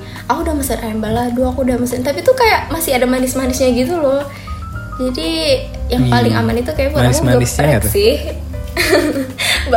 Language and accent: Indonesian; Jambi, Indonesia; Aku Jambi kan.